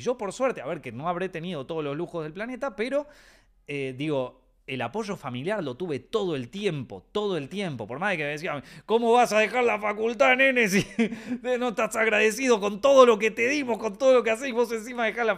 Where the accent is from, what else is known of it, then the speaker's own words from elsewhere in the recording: Argentina; Yo que vengo de Argentina